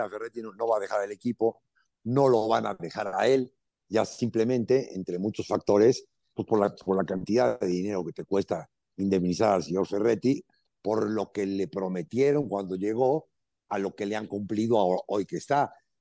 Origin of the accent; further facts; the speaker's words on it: Alvarado, Veracruz, Mexico; Sí, yo soy de Alvarado.